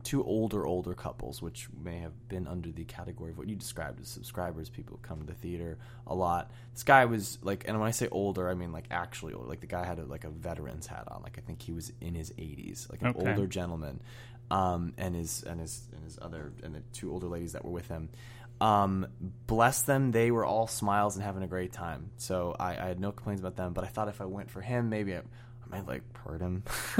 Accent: San Francisco, California, United States; because I'm from San Francisco, and we did 4 weeks there

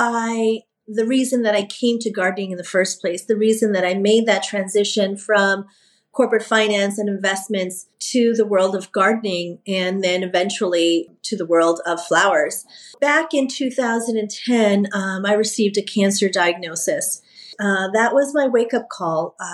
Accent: New York, United States; My family, you know, where I'm from Puerto Rico, I'm born and raised in New York, but my family is from Puerto Rico and they were farmers, land stewards

